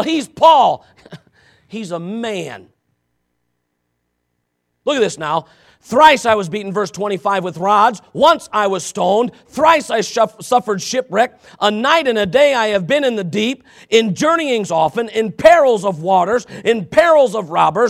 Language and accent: English; United States; I'm going to tell you right now, I'm an American. I'm very glad that Jesus is not asking me to not be an American. I'm an American. I love America.